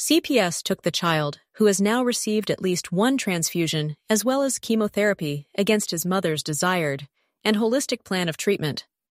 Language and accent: English; Texas, United States; This led initially to the first of many trips to the Texas Capitol, my home state